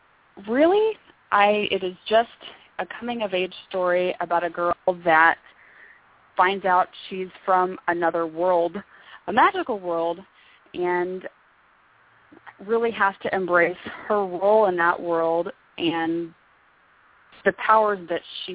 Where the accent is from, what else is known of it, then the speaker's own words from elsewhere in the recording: California, United States; yeah, see, we're from Northern California, so the stuff I've been to was in that area.